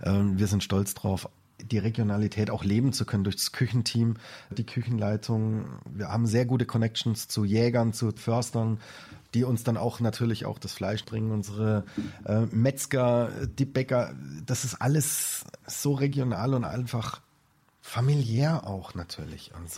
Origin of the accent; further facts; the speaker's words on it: Germany; Also es ist bei uns im Spessart traditionell, das geht eigentlich auch zurück auf die Waldarbeiter früher.